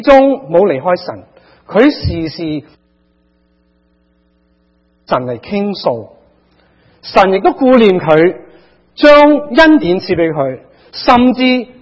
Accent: China

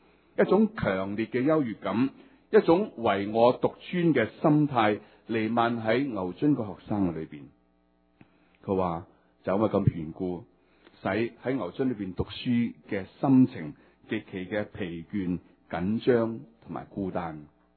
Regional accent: Hong Kong; also born or lived in Guangzhou; 我在香港出生，一岁不够呢就举家移民去香港，所以我在香港长大，但是在广州出世，从来不知道自己身份是什么。

